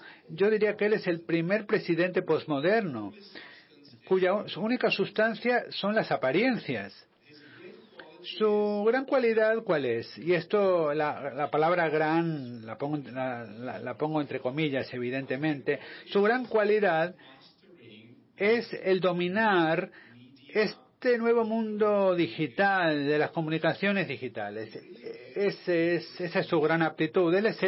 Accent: Czechia; Yo vengo de la República Checa, que, como sabéis, es un país que no existía al principio de los años 90. Mi antiguo país se llamaba Checoslovaquia

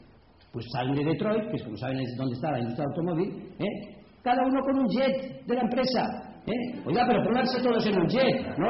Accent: Barcelona, Catalonia, Spain; ya ven que soy un pijo de Barcelona

